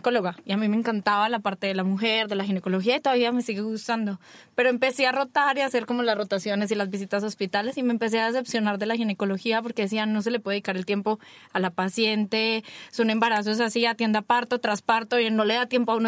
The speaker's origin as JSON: {"language": "Spanish", "country": "Colombia", "said": "yo soy colombiana"}